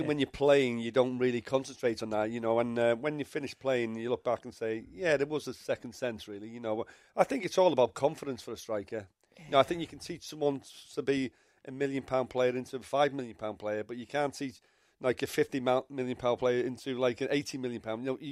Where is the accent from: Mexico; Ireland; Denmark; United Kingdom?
United Kingdom; Wales; Unfortunately for me, you know, being Welsh, you know, where we didn't qualify.